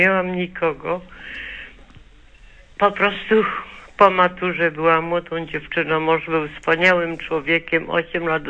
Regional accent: Silesian Voivodeship, Poland; moved away as an adult; now in Kostrzyn nad Odrą, Poland; Pochodzę z diecezji częstochowskiej, ale mieszkam teraz w Lubuskim.

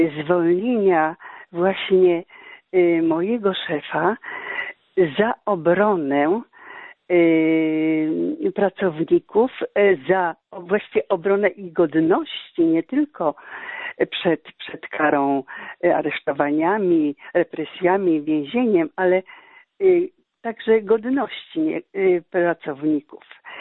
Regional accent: Łódź Voivodeship, Poland; Ja wychowałam się w niewielkiej miejscowości

